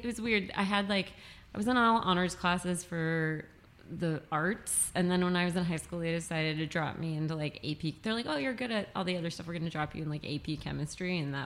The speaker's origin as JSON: {"language": "English", "town": "Cleveland", "region": "Ohio", "country": "United States", "tie": "born there", "said": "I was born in Cleveland, Ohio."}